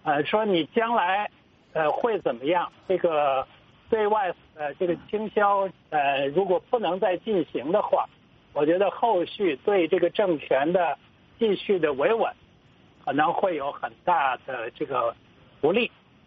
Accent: China; 而我们中国人用到外国商品都非常贵，

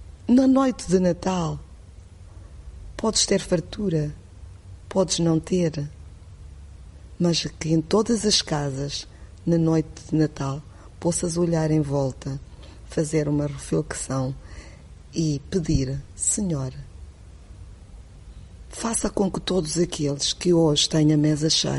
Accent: Angola; Eu sou angolana, não posso deixar de afirmar isso, porque eu vivo isso realmente.

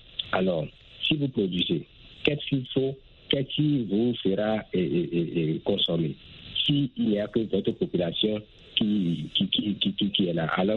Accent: Cotonou, Littoral, Benin; je suis béninois, je suis au Bénin, je suis à Cotonou.

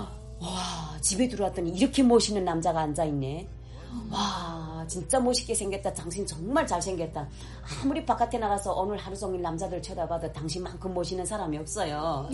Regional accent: North Korea; 근데 저는 내가 북한 여잔데 그 고향은 밝히지 않는단 말이에요. 사이트에 그런 건 없어요. 그래가지고 내가 북한 사람인데 혹시 승인하겠는가 이게 우려돼가지고

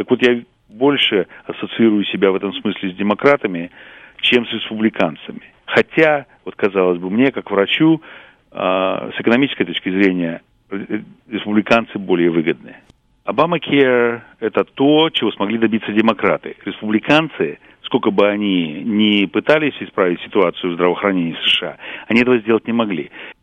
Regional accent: Yaroslavl, Yaroslavl Oblast, Russia; moved away as an adult; now in Cleveland, United States; я приехал из Ярославля в 91-м году. Я хирург, я работал в Ярославле сначала

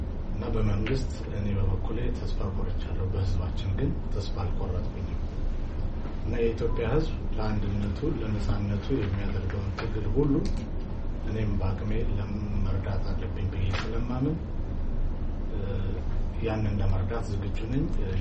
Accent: Addis Ababa, Ethiopia; also born or lived in South Africa; now in Washington, United States; ተወልጄ ያደግኩት አዲስ አበባ ነው። ላለፉት 16 ዓመታት በደቡብ አፍሪካ ኖሬያለሁ። አሁን የምገኘው እዚህ ዋሽንግተን ዲሲ ውስጥ ነው።

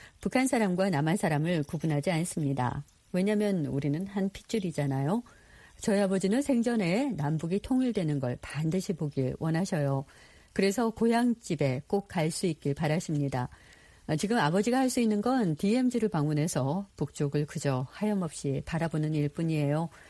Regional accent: California, United States; also born or lived in Glendale; 저는 서부 최대 도시인 로스앤젤레스 근교 글렌데일에서 태어나서 오렌지 카운티에서 자랐고요.

